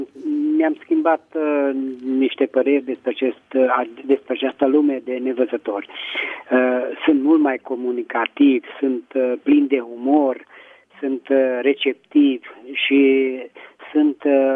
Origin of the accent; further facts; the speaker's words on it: Petroșani, Hunedoara County, Romania; din Petroșani.